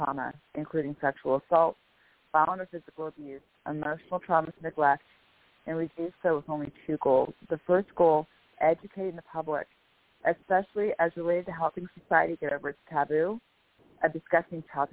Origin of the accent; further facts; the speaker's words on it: Bellevue, Washington, United States; I'm from Bellevue, Washington.